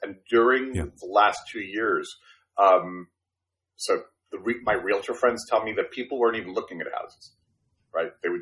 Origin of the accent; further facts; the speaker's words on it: Brooklyn, New York, United States; first language Spanish; English is a second language; So, I grew up, in a house, I grew up in Brooklyn, New York, in a blue collar house, right?